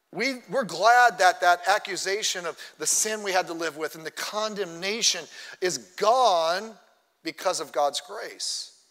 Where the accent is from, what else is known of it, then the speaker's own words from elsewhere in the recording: Long Beach, California, United States; When I was a teenager, I grew up in Long Beach.